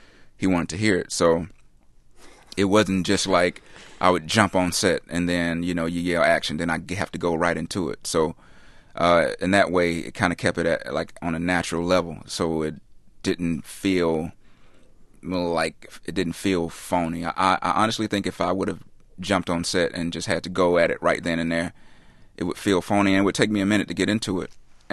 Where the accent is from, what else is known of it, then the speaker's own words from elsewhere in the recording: the South, United States; I'm a little bit more nasally, you know, maybe because I was raised and from the South